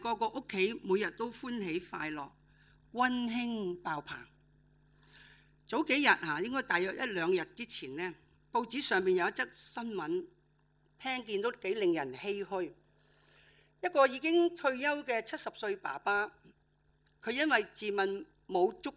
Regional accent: China; 我們用我們中國人所謂的貼地，無賴

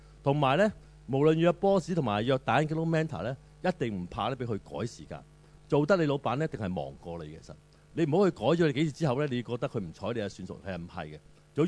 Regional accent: Hong Kong; 1996年嗰時候啱上大陸，咁我香港人，

